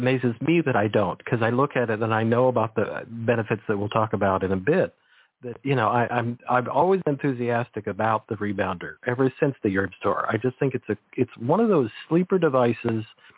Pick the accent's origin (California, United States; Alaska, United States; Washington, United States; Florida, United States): California, United States; I grew up on the Monterey Peninsula, and I can just see people's dead rebounders out in the yard covered by ivy